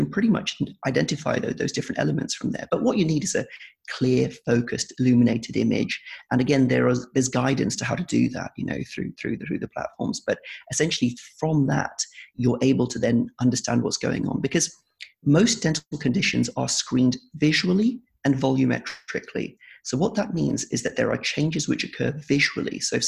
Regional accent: North West England, United Kingdom; now in London, United Kingdom; I'm from Lancashire, so I'm not from London.

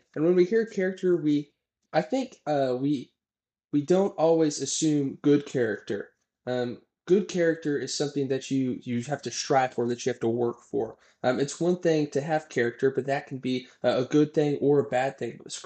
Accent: Stillwater, Oklahoma, United States; I was born and raised in Stillwater. Orange runs in my blood. I love OSU. Wanted to go here since I was a kid.

